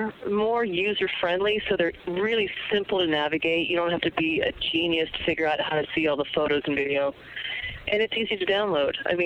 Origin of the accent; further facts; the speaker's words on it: Florida, United States; I have one good one. I was raised in Florida, right?